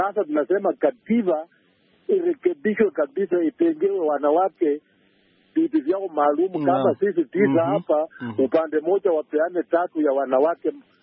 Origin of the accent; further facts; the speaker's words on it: Sango, Bungoma County, Kenya; natoka mahali panaitwa Sango ya Malakizi, kaunti ya Bungoma.